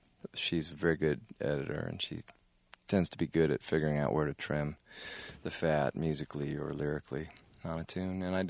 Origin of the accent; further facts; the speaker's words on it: Fort Atkinson, Wisconsin, United States; And I sat down at the Bark River, which is out between Whitewater and where I grew up in Fort Atkinson, where I was living